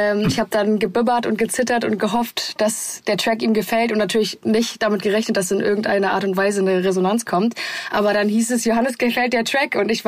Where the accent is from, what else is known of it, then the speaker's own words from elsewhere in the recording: Hamburg, Germany; Wir kommen ja beide aus Hamburg.